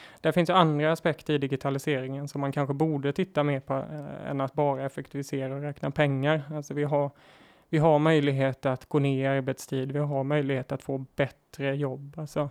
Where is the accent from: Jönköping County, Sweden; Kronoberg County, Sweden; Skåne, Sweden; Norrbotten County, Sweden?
Kronoberg County, Sweden; Ja, men kort story, så är jag uppväxt i Småland, utanför Älmhult i skogen.